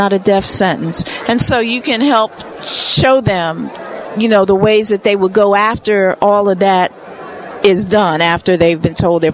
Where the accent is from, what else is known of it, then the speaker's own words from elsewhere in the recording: Wilmington, Delaware, United States; I'm from Wilmington, Delaware